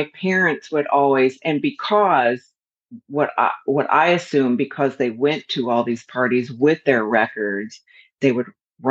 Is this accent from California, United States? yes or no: yes; Salinas, California, United States; Even when I was growing up in Salinas, my parents would have parties and spin records.